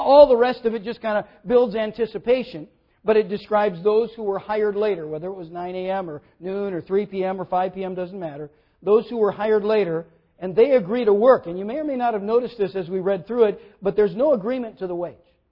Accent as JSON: {"language": "English", "region": "Minnesota", "country": "United States", "tie": "born or raised there", "said": "I grew up in the German and Swedish realms of outstate Minnesota."}